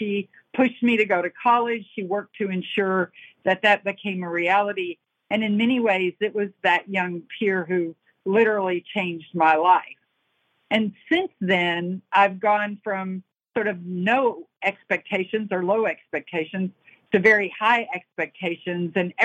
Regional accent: Falls of Rough, Kentucky, United States; I grew up in Falls of Rough, Kentucky, where we often hunted for our supper, had outhouses in our backyard, and looked out for our neighbors.

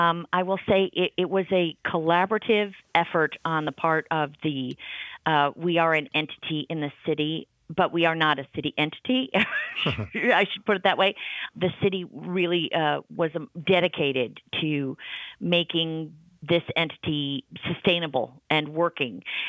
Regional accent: the North, United States; I am not from here. I'm not from Appalachia. You can hear I talk funny. I'm a northerner.

